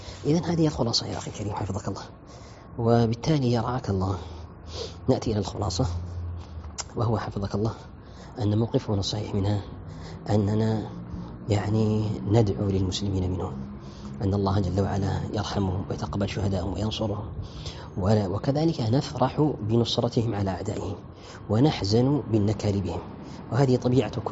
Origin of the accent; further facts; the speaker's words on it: Malaysia; Arabic is a second language; عندنا في ماليزيا في بلادي هنا